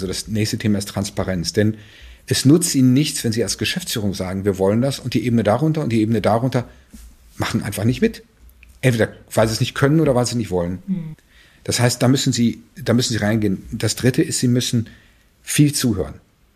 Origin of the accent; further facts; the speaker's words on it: North Rhine-Westphalia, Germany; Und so als Westfale, wenn ich das sagen kann, ist man natürlich von Natur aus ein bisschen stur und dickköpfig.